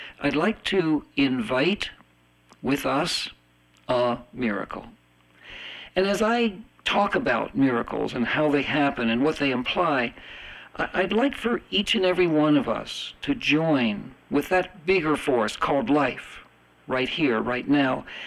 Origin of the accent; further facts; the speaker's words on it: Florida, United States; You know, really, I grew up in Florida